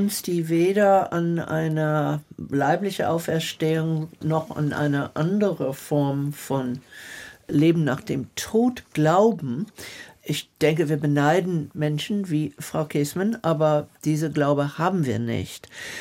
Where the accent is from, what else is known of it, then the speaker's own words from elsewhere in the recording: Southern United States, United States; Ich bin als Kind in der Bürgerrechtsbewegung in den Südstaaten von Amerika groß geworden.